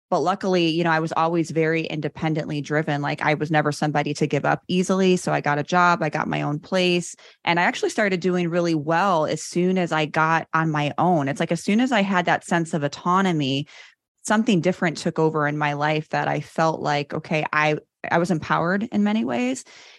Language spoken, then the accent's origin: English; Chicago, Illinois, United States; So I grew up in Chicago, born and raised, and I had a rough upbringing.